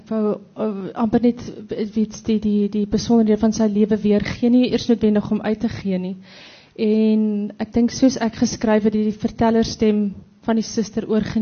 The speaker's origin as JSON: {"language": "Afrikaans", "town": "Viljoenskroon", "region": "Free State", "country": "South Africa", "said": "ek kom van die Mielie Driehoek, van Viljoenskroon, so dis daar tussen dis Botawil Kroonstad wêreld."}